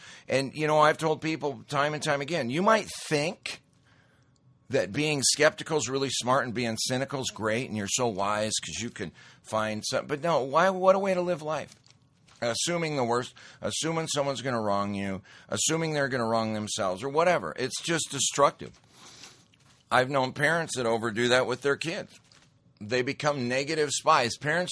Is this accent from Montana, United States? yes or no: yes; Great Falls, Montana, United States; I mean, I grew up in Great Falls, Montana.